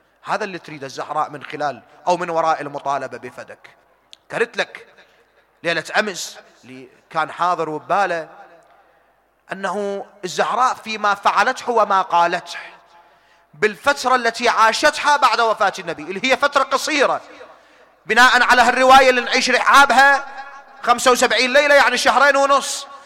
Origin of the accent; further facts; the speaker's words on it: Iraq; سواء في بلدنا العراق